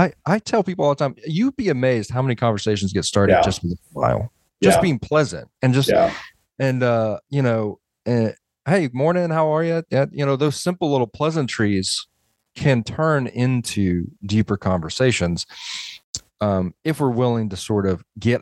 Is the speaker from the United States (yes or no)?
yes; Atlanta, Georgia, United States; where I'm from Atlanta. We don't have a lot of Afghanis.